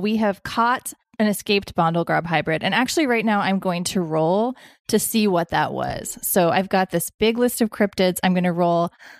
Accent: the South, United States; As a Southerner, I'll allow it.

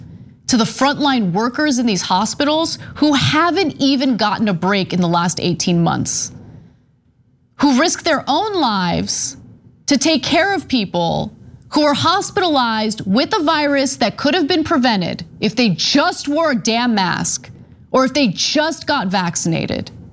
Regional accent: United States; I see it as my duty as an American

